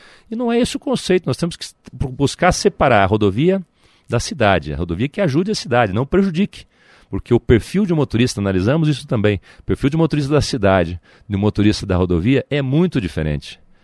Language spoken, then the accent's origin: Portuguese; Londrina, Paraná, Brazil; born there; eu nasci em Londrina, região norte, bastante desenvolvida